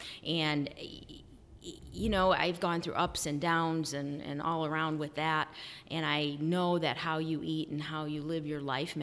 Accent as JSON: {"language": "English", "town": "Merrillville", "region": "Indiana", "country": "United States", "tie": "born or raised there", "said": "I grew up in Merrillville, Indiana. I went to Merrillville High School."}